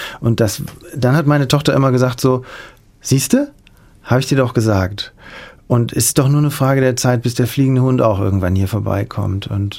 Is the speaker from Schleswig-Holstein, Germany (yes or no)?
no; North Rhine-Westphalia, Germany; also wenn man aus dem Rheinland kommt, ich komme ja aus der Köln-Bonner Bucht, da haben wir lange gelebt, das ist eine sehr diesige Gegend.